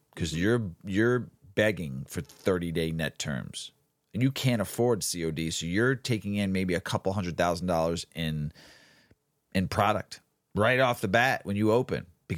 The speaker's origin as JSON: {"language": "English", "region": "Florida", "country": "United States", "tie": "born or raised there", "said": "Don't you understand, DeSantis, that I grew up in Florida and there was more people smoking weed in Florida than there was people not smoking weed in Florida?"}